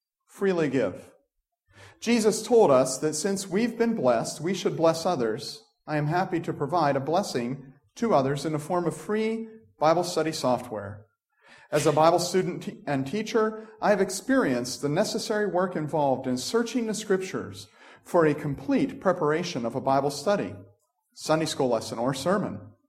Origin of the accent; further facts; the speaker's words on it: Scotland, United Kingdom; because I am a Scotsman, is the price.